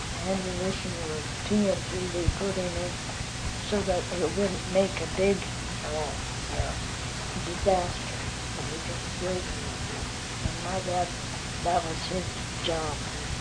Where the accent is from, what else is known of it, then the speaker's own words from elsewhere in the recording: Utah, United States; born there; this town where I was born in Utah is no longer in the city.